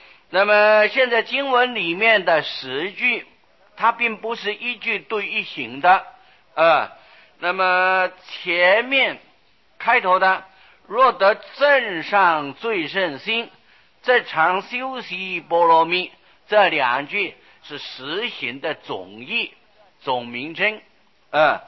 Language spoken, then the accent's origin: Chinese; China; 念的方法是顺着我们中国人的习惯了